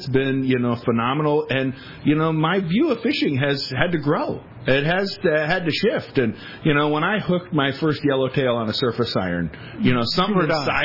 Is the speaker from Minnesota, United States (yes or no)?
yes; Bemidji, Minnesota, United States; I grew up in Bemidji, which is the first city on the Mississippi River. Lake Bemidji is, you know, we say we grew up on the lake.